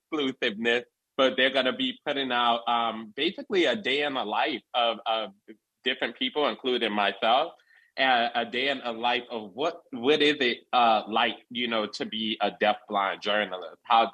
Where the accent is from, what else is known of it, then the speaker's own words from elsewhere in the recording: New Jersey, United States; Well, I am from North New Jersey, and I'm a journalist.